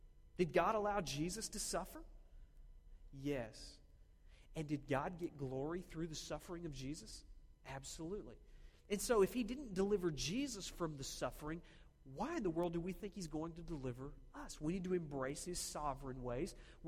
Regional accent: Oklahoma, United States; Now, you have to realize, I grew up in Oklahoma, okay? So football's a big thing down there.

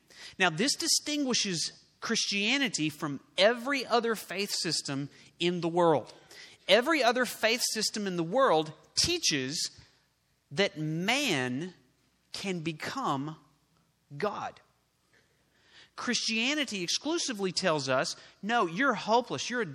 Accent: Oklahoma, United States; I grew up in Oklahoma. We have Mexican food down there, real Mexican food.

